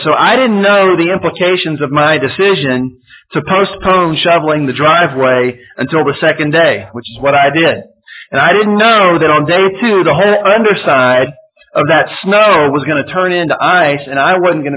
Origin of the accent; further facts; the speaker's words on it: Louisiana, United States; Now, I'm from Louisiana, and Louisiana people don't really know what to do with snow.